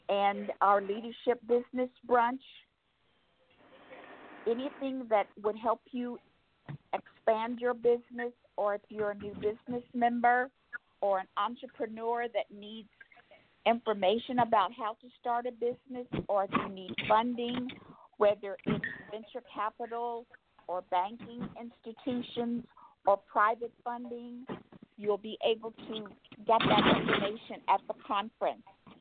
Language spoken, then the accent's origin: English; California, United States; now in Greensboro, United States; I moved here in North Carolina in January of 2019, and I'm from California.